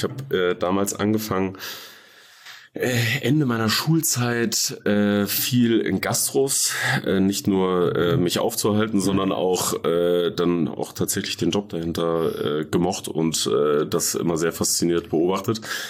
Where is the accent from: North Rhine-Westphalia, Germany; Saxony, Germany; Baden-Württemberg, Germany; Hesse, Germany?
Hesse, Germany; Fulda; ich bin 1991 in dieser wunderschönen Stadt geboren und ja, habe mein ganzes Leben durchaus hier im Landkreis verbracht, würde ich mal sagen. Ich habe zwischendurch mal auch auf dem Dorf gewohnt, aber mit 15 zu einem sehr guten Zeitpunkt im jungen Alter hat es mich dann wieder in die Innenstadt verschlagen mit meinen Eltern.